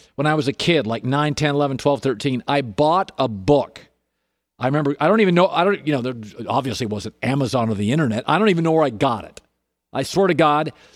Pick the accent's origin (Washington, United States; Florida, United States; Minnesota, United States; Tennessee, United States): Washington, United States; so I grew up in Washington State, and we had two big events when I was a kid.